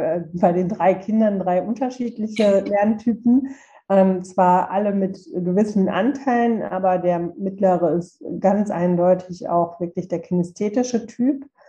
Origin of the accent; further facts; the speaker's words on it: North Rhine-Westphalia, Germany; Ich komme aus Nordrhein-Westfalen